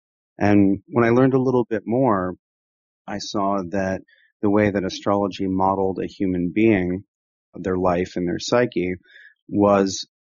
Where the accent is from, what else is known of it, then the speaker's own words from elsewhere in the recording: Rust Belt, United States; So I was raised in the Rust Belt, like yourself.